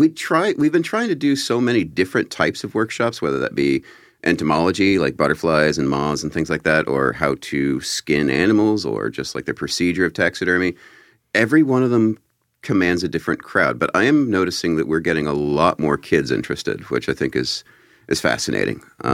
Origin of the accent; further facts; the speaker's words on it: Kansas, United States; I grew up in Kansas, and so it's a lot more kind of nature than what you would find in downtown Cincinnati, I suppose.